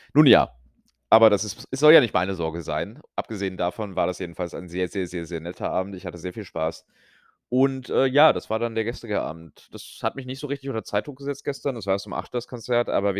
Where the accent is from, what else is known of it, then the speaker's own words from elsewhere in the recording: Rhineland, Germany; now in United States; Ich komme ja aus dem Rheinland, da gibt es ja auch die fünfte Jahreszeit.